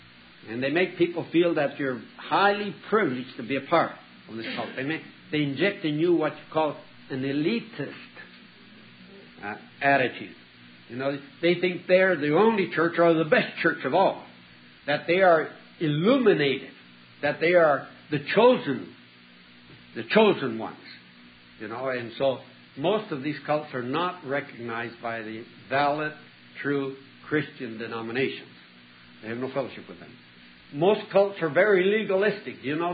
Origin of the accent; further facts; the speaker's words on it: Colombia; I was raised in Colombia, and I tell you, we were persecuted by the Catholic Church.